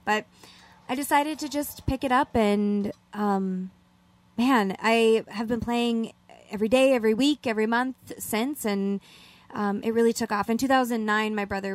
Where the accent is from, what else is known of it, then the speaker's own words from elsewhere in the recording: Duluth, Minnesota, United States; I was born and raised in Duluth, but my mom and dad's family, all from Mellon, Marengo, Ashland area.